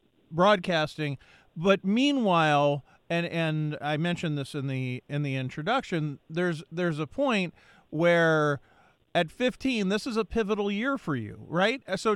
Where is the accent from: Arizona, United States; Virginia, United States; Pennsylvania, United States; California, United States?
Pennsylvania, United States; Philadelphia; I grew up in Philadelphia in the 80s.